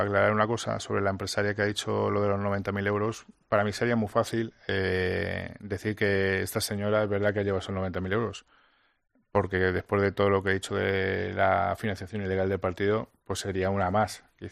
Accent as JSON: {"language": "Spanish", "country": "Spain", "said": "A mí me gustaría, como español, ya no como una persona que le está acusando"}